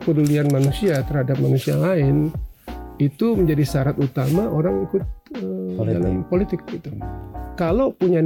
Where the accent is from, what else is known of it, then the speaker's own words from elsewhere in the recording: Indonesia; born there; Karena gue hidup di sini, gue hidup di Indonesia, gue lahir di Indonesia, gue bekerja di Indonesia